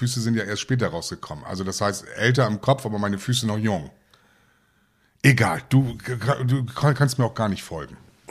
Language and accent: German; Netherlands; Ich als Holländer weiß ja, wie das ist.